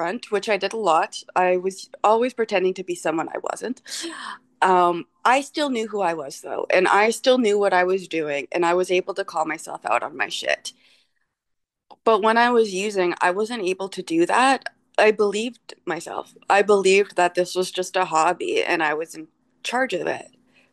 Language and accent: English; Ontario, Canada; my dad's First Nation, so am I, we're from Mississaugas of the Credit First Nation in Southern Ontario. So we're Anishinaabe